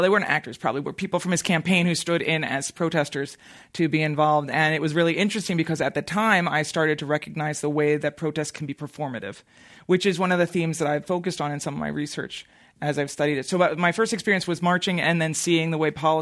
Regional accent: Bryn Mawr, Pennsylvania, United States; So I'm originally from Bryn Mawr, Pennsylvania, which is the western suburbs of Philadelphia. So I grew up kind of in the woods outside of Philly. I've actually lived across the United States.

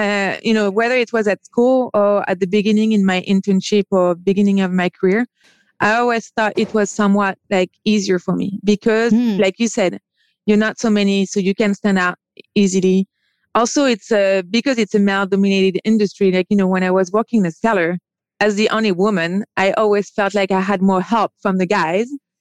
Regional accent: Grand Est, France; I grew up in France. I grew up in Champagne.

